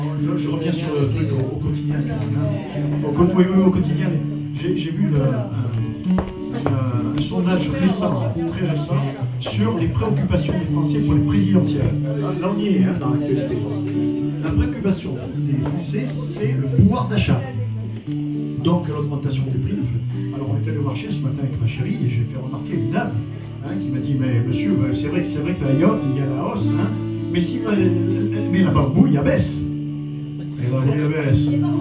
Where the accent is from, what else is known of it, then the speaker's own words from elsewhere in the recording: Marseille, Provence-Alpes-Côte d'Azur, France; je viens de Marseille, mais … Marseille, c'est bizarre quand même. C'est vrai que je suis né dans un pays où je parlais italien avec mon père, français avec ma mère, arabe avec mes copains dans la rue.